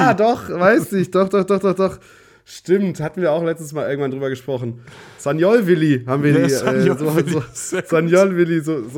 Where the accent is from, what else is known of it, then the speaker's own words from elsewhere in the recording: Germany; Nee, ich bin Deutscher.